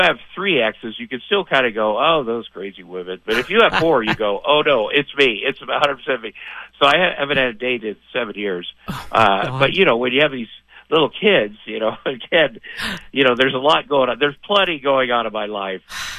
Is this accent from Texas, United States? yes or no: no; Ottumwa, Iowa, United States; out of Ottumwa, Iowa. I grew up in a small town. Get on TV once doing stand up. Then everybody in my hometown will love me.